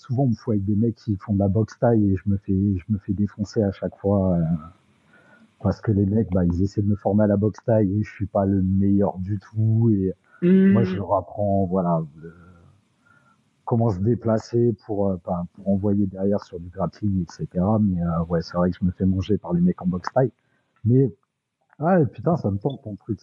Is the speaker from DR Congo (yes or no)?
no; Hauts-de-France, France; Alors moi, je suis de l'Oise.